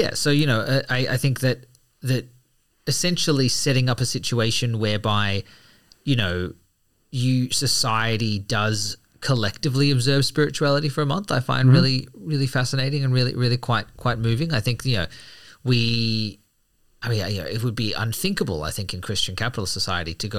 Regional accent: Malaysia; I grew up with family in Malaysia

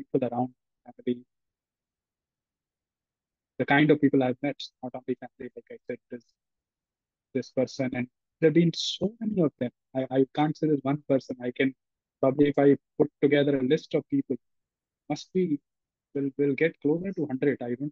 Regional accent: Dubai, United Arab Emirates; And growing up in Dubai, I ended up being very good friends with a gentleman who was half Pakistani, half Brit

